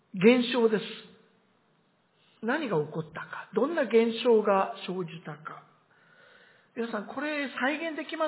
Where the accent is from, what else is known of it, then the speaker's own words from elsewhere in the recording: Akita, Japan; accent: Akita dialect (Zuzu-ben); 普通の日本語ではなく、私の住んでいた出身の秋田のね、ズーズー弁。